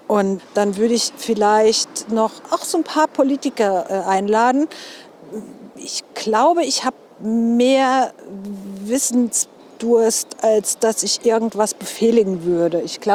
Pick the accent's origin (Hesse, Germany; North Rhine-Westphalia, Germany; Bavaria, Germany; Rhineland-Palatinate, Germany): Rhineland-Palatinate, Germany; Mainz; Ja, ich bin in Mainz geboren